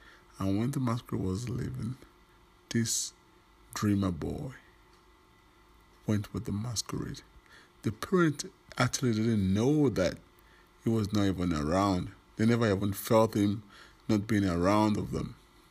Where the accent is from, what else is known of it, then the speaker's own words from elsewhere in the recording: Paris, Île-de-France, France; I'm from Paris.